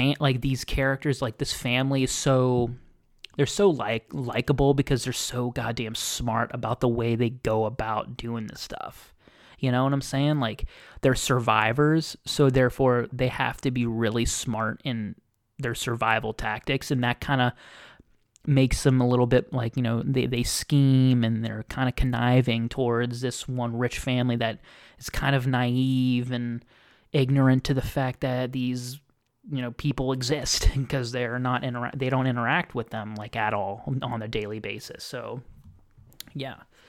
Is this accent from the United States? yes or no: yes; United States; I'm an American, okay?